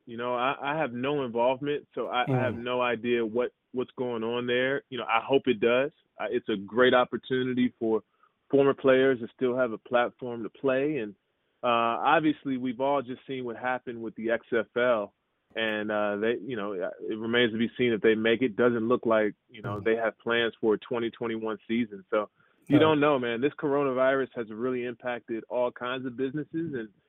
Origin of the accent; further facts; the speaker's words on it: Maryland, United States; We grew up in Maryland.